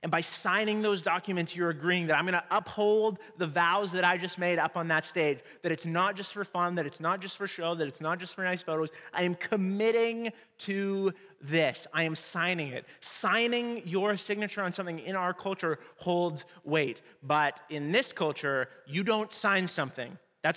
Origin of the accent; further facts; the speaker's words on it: Canada; Like, we're from Canada, so we read